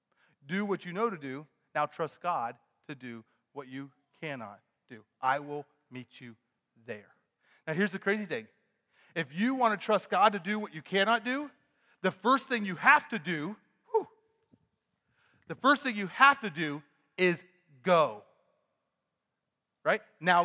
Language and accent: English; Pennsylvania, United States; Friends, we're from Western PA. Common sense is a thing here, right?